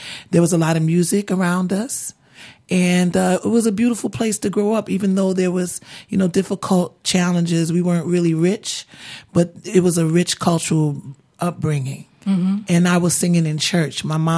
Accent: Bronx, New York, United States; For me, growing up in the South Bronx, if I could paint the picture, it was very cultural.

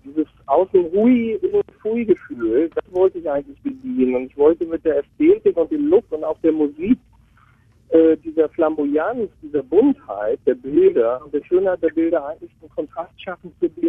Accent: Diepholz, Lower Saxony, Germany; born there; dass der Freistadt tatsächlich nur 5 Kilometer entfernt von meinem Geburtsort Diepholz ist.

